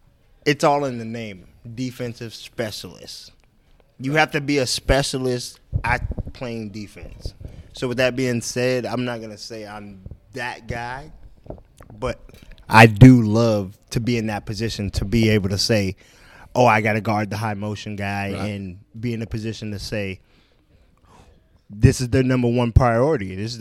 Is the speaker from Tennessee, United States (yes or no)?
no; Pasadena, California, United States; Yeah, originally from Pasadena, California. I've been living in Montana for the last 6-7 years.